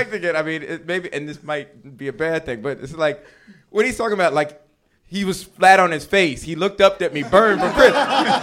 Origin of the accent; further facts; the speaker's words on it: Washington, District of Columbia, United States; I'm from Washington D.C., and then there was a show there that was like completely sold out.